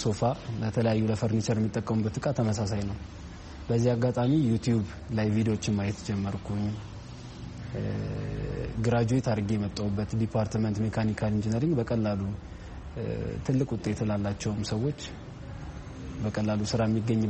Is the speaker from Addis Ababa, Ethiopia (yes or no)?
yes; Addis Ababa, Ethiopia; born or raised there